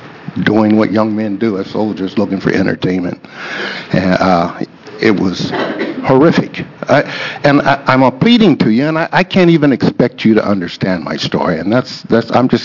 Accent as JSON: {"language": "English", "town": "Portland", "region": "Oregon", "country": "United States", "said": "I'm from Portland, Oregon. I'm here principally to put a face on so many victims of racism. I'm an Oregon native"}